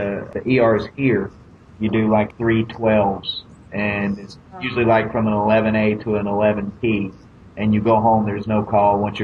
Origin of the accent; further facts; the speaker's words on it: Kentucky, United States; now in Knoxville, United States; I'm actually originally from Eastern Kentucky, but I've lived in Tennessee for almost 11 years.